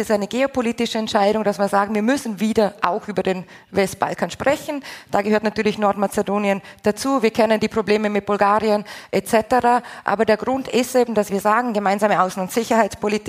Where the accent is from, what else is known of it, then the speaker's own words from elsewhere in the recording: Austria; Also ich denke als Österreicherin